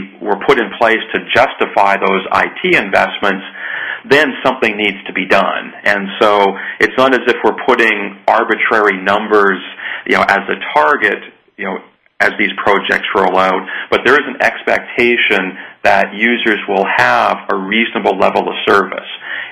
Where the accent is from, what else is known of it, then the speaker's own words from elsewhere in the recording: Canada; being Canadian, I took the healthcare analogy sort of one step further